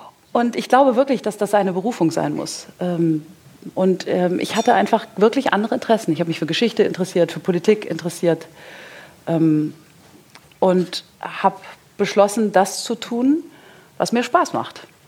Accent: Hesse, Germany; also born or lived in Mainz; In einem Örtchen in Hessen bei Wiesbaden.

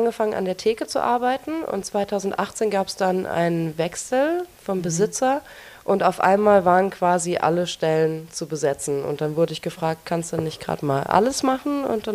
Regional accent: Niedernhausen, Hesse, Germany; born or raised there; also born or lived in Wiesbaden; now in Frankfurt, Germany

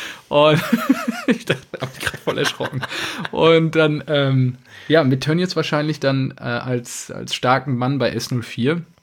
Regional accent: Dortmund, North Rhine-Westphalia, Germany; Fände ich als Dortmunder nicht so schlecht

